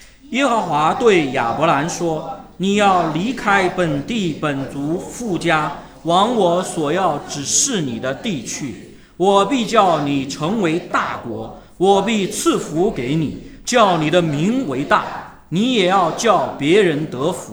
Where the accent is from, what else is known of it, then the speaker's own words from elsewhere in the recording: China; 哪像我们中国人个个可谦卑